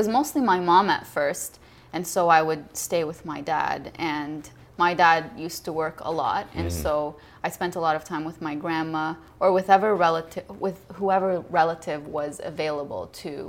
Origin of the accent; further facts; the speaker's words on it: Lebanon; first language Arabic; English is a second language; So I was the only one in my family born and raised in Lebanon. My parents met in Canada, had five children